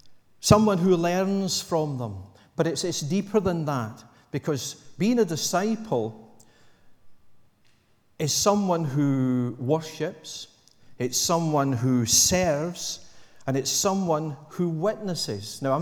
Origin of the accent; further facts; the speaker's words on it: Scotland, United Kingdom; I'm quite far away as well because I was brought up on the East Coast.